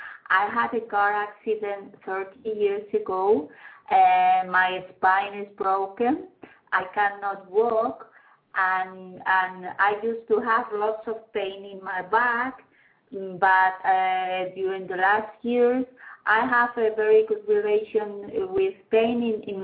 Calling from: Spain; I am calling from Spain.

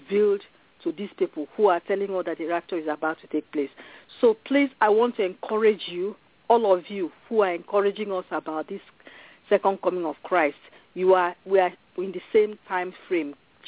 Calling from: Fort Wayne, Indiana, United States; Fort Wayne, Indiana.

